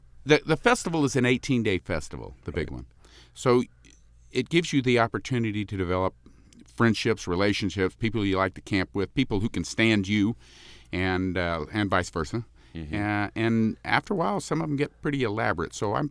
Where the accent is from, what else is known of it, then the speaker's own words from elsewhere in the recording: Washington, District of Columbia, United States; born there; I grew up in a military family. My dad was career Air Force. I was born in Bowling Air Force Base in Washington, D.C.